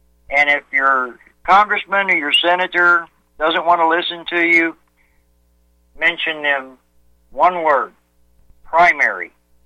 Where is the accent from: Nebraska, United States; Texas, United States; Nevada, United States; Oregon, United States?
Texas, United States; I was raised in West Texas.